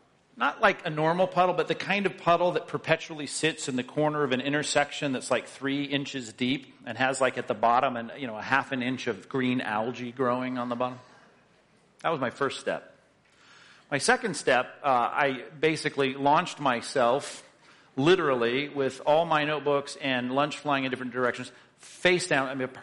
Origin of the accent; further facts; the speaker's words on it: Long Beach, California, United States; I had normally, of course, as most kids growing up in Long Beach, I'd walk to school, ride my bike to school